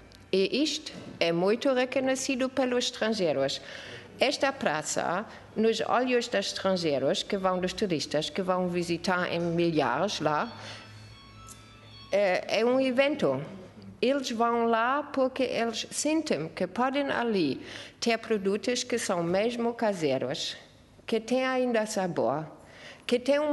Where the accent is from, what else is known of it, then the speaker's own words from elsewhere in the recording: Germany; Portuguese is a second language; now in Portugal; Ok, eu sou alemã, vivo cá neste país bonito já desde 21 anos